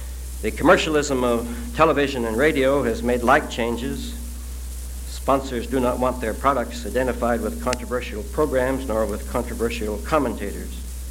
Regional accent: Yakima, Washington, United States; Those who live in the average American town, such as my hometown of Yakima, have no chance of getting an accurate measure of the world problem.

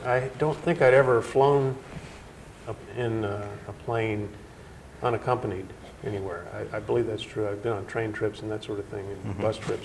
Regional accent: Little Rock, Arkansas, United States; born there; I was born in Little Rock, Arkansas. The only reason it was Little Rock was because the little town of Keough is just a white spot in the road. Northeast of Little Rock.

